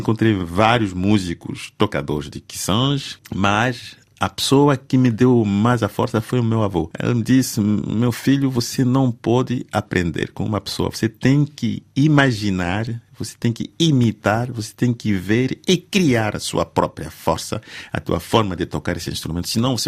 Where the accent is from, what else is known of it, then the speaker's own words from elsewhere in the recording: Angola; saber como me posicionar como angolano